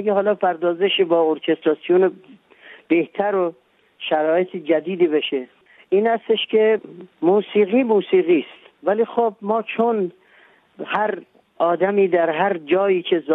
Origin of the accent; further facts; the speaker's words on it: Gilan, Iran; خب برای اینکه من یه گیلک هستم، برای اینکه از گیلان شروع کردم